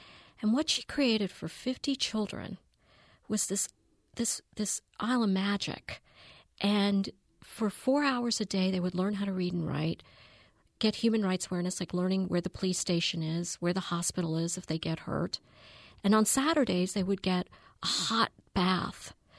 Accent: North Carolina, United States; I was brought up in Eastern North Carolina, the daughter of Indian immigrants, and had a very interesting growing up experience growing up in the South, but also spending my summers in India.

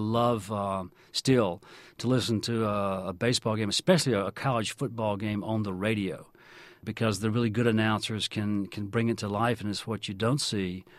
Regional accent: Deep South, United States; The difference is, growing up in the Deep South, we didn't have access to the games.

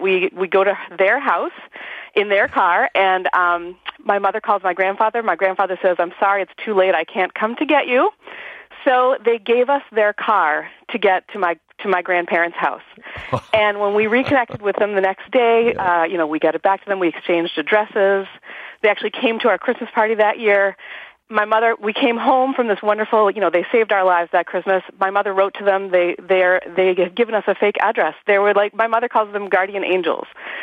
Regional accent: Canada; When I was about 9 years old, my mother, we are from Canada, and my mother every year wanted to get up to Montreal.

